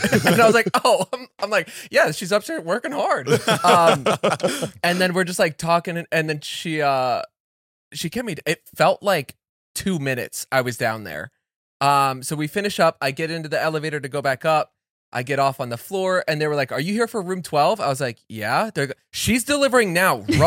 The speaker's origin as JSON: {"language": "English", "town": "Plantation", "region": "Florida", "country": "United States", "tie": "born or raised there", "said": "I was like, yeah, born and raised Plantation."}